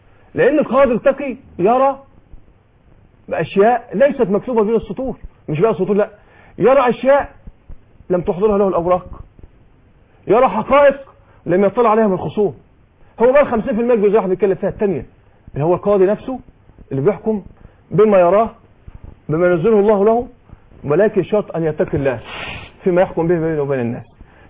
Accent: Zagazig, Sharqia Governorate, Egypt; رحنا مع الاخوه هناك في امن الدوله عندنا في الشرقيه في الزقازيق

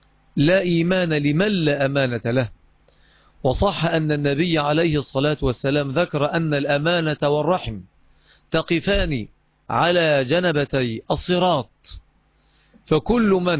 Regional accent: Egypt; الجرة إناء مصنوع من خزف شبيه بما يسمى عندنا في مصر بالقلة

